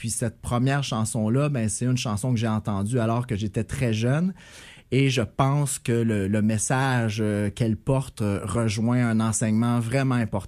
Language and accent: French; Lachute, Quebec, Canada; born there; Je suis né à La Chute dans les Basses-Laurentides en 1977